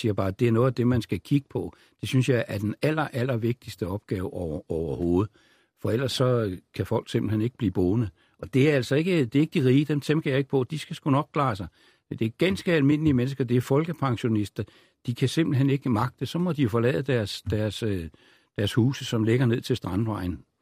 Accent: Helsingør, Capital Region of Denmark, Denmark; For det område, hvor jeg kommer fra, Helsingør

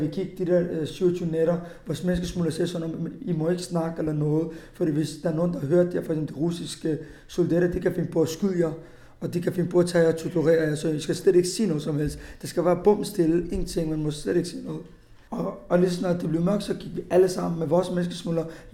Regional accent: Afghanistan; og jeg er 23 år. Jeg kommer fra Afghanistan.

